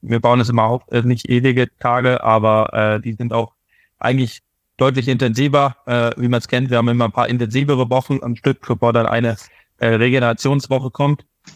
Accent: Ennepetal, North Rhine-Westphalia, Germany; born there; Genau, Ennepetal, ja.

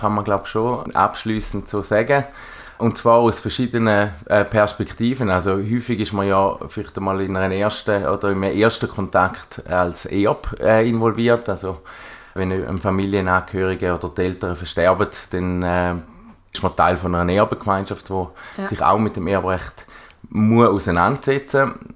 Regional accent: St. Gallen, Switzerland; Ich komme eben aus dem Raum St. Gallen, bin dort auch bei der OBT beschäftigt, am Hauptsitz.

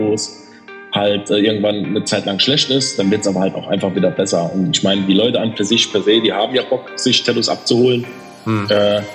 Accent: Dudweiler, Saarland, Germany; born there; Genau, ich bin aus einem kleinen Nebenort von Saarbrücken, aus Duttweiler direkt.

